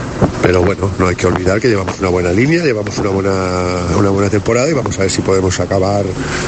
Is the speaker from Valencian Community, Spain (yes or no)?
yes; Calpe, Valencian Community, Spain; volvemos varios jugadores y yo incluido somos de Calpe